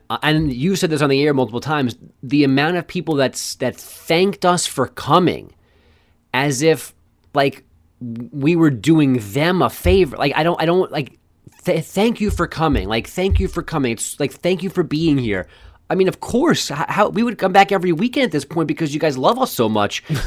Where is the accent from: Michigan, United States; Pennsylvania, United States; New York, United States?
New York, United States; Like, I grew up in New York. I loved Mike and the Mad Dog like everybody else around here did.